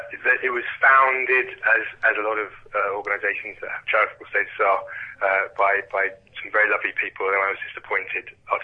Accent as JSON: {"language": "English", "region": "London", "country": "United Kingdom", "said": "I'm from London originally."}